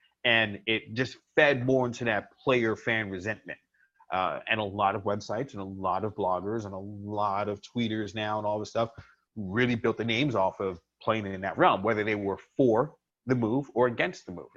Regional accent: New York City, New York, United States; myself, a black kid from New York City

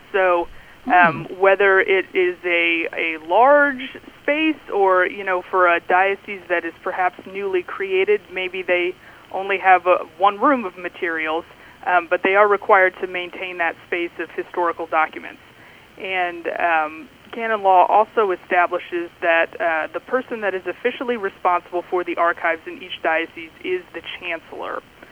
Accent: Indianapolis, Indiana, United States; Well, I grew up here in Indianapolis. Was a member of St. Barnabas Parish on the south side and grew up in the city.

